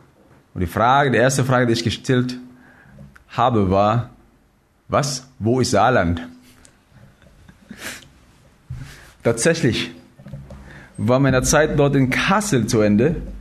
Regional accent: Philippines; German is a second language; now in Germany; In dem Land, wo ich herkomme, Philippinen, hey, das ist optionell.

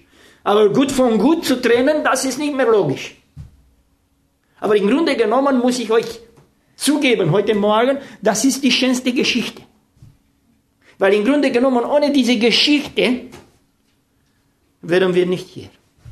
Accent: Romania; first language Romanian; German is a second language; moved away; Und ich bin Rumäne, meine Frau ist eine Deutsche. Und ich wollte, als ich geheiratet habe, habe ich gesagt, ich muss Sächsisch und Deutsch lernen. Und so habe ich mit meinen Kindern nicht Rumänisch gesprochen.

